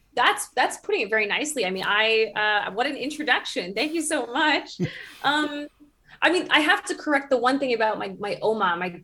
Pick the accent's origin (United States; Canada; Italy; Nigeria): Canada; my mom never really spoke that much German with us growing up in Canada.